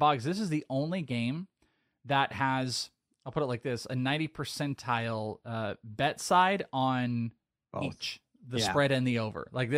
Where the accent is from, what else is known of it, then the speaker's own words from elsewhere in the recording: Wales, United Kingdom; That is Bogman. I am Welsh.